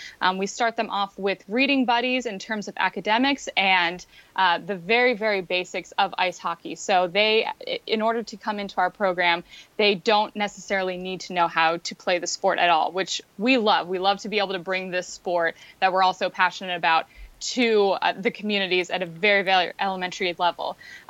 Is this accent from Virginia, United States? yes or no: yes; Virginia, United States; I was born and raised in Virginia, but I've been here for a good long time.